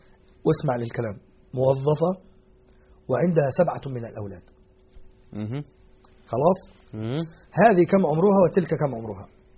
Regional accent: Alexandria, Alexandria Governorate, Egypt; عندنا في أهل القاهرة أهل مصر إحنا نقول في الإسكندرية نصف رغيف

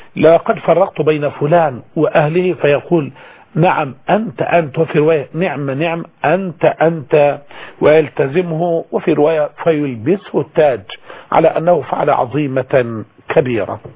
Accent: Egypt; عندنا في مصر

